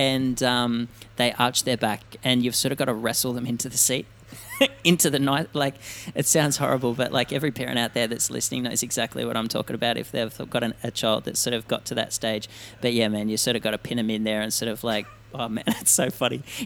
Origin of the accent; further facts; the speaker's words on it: Australia; especially growing up in Australia. Like, everybody grows up by the ocean or there's a swimming pool in somebody's backyard.